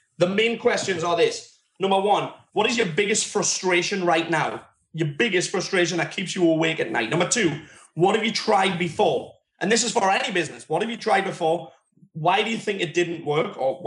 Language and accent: English; England, United Kingdom; 100 trainers who came to my hometown, which is like the butthole of England.